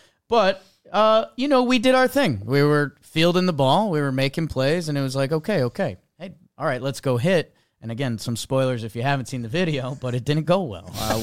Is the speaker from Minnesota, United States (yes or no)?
no; Connecticut, United States; and so I grew up in Connecticut, between New York and Boston.